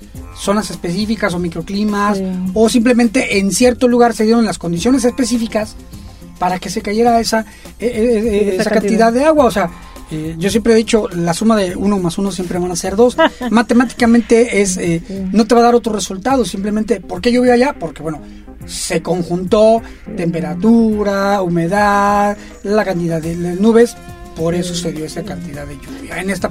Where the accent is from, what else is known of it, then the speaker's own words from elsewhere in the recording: Guanajuato, Mexico; now in Puerto Vallarta, Mexico; yo no soy de aquí, de Puerto Vallarta, yo soy del estado de Guanajuato